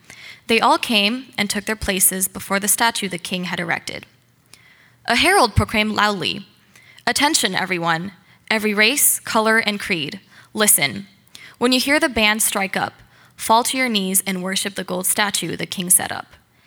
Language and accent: English; Shanghai, China; moved away as an adult; now in Toronto, Canada; when I was about 4 and a half, my family moved back to China, and I grew up mostly in Shanghai, and now I'm back here in Toronto for my first year in the University of Toronto.